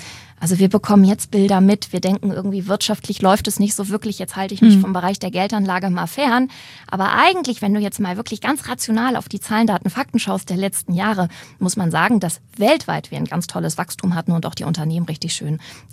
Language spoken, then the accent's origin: German; Hamburg, Germany; Ich komme ja aus dem Norden, aus Hamburg. Und in Hamburg regnet es ab und zu mal.